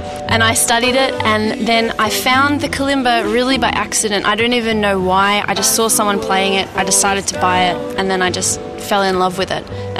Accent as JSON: {"language": "English", "town": "Melbourne", "region": "Victoria", "country": "Australia", "lives_now": "Berlin, Germany", "said": "I come from Australia, from Melbourne, and I've been in Berlin for a few years."}